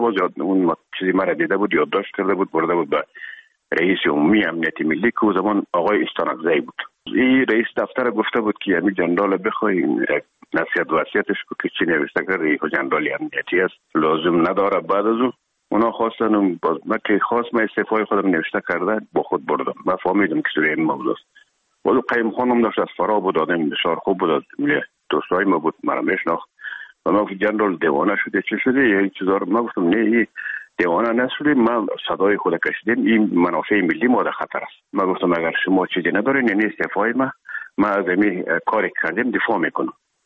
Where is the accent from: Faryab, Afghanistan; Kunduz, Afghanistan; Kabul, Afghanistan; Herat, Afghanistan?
Herat, Afghanistan